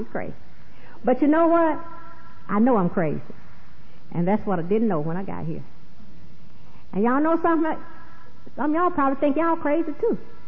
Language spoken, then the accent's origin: English; Southern United States, United States; I have a twin brother, and we was born in the South, and I never did like the South. I know at the time when I grew up in the South, it was very racist, very segregated